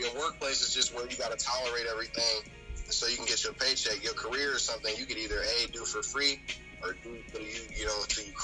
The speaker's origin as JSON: {"language": "English", "town": "Canal Winchester", "region": "Ohio", "country": "United States", "said": "I'm from Canal, Winchester, Ohio"}